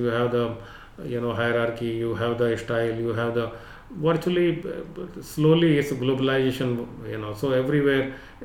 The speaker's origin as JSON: {"language": "English", "town": "Tikunia", "region": "Uttar Pradesh", "country": "India", "tie": "born or raised there", "said": "And I grew up a village near UP, near Lucknow. District is called Tikunia Kiri in Lakhimpur."}